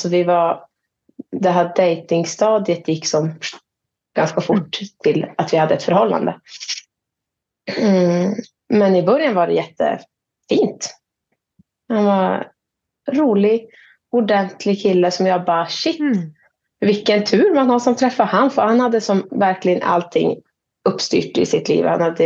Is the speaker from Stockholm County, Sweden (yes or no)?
no; Jokkmokk, Norrbotten County, Sweden; Född och uppvuxen i Jokkmokk.